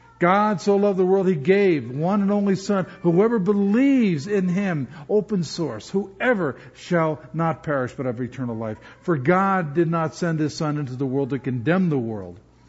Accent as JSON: {"language": "English", "region": "New York", "country": "United States", "said": "Now, I'm from New York. I'm from out just outside of Woodstock."}